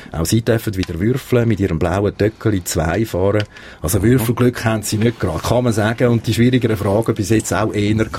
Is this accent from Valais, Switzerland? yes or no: yes; Valais, Switzerland; Als Walliserin weiss ich das.